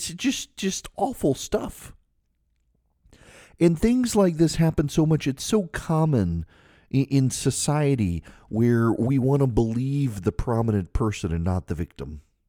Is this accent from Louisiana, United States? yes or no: yes; Louisiana, United States; I've got some audio I want to play for you when we come back from my home state of Louisiana.